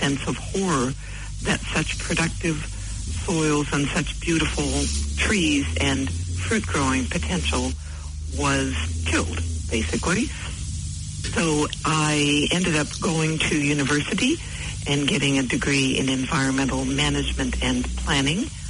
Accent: California, United States; now in New Zealand; I grew up in Northern California.

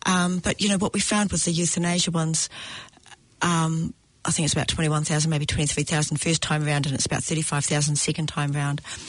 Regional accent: Gisborne, New Zealand; I come from Gisborne

